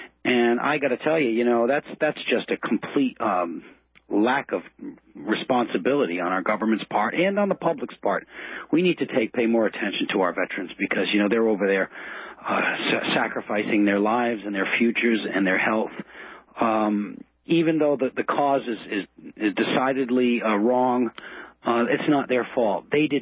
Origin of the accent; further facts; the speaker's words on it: New England, United States; now in France; I'm a patriot and I'm from New England. And that might give you a hint on what I'm going to tell you. Being a patriot from New England and watching the Super Bowl last night in my solitude here in France